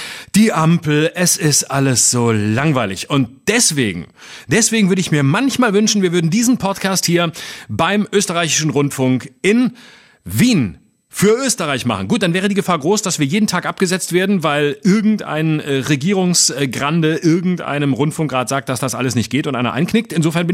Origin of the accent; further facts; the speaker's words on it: Baden-Württemberg, Germany; moved away; Also wenn ein Bundesland, dazu noch mein Heimatbundesland, nicht mehr zu bieten hat als das, na dann gut, dass ich weg bin